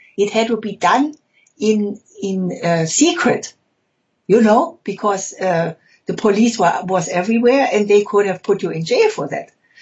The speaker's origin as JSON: {"language": "English", "town": "Leipzig", "region": "Saxony", "country": "Germany", "tie": "born or raised there", "said": "2-3 years ago, I went to my hometown, to Leipzig, which I hadn't been for all these years. And I went to the house where I used to live as a child. And I went also to where my mother came from, to the town, which was Weißenfels."}